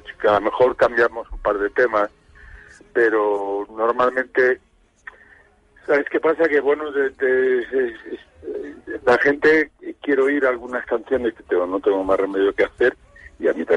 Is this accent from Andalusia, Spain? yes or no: yes; Granada, Andalusia, Spain; Soy de Granada.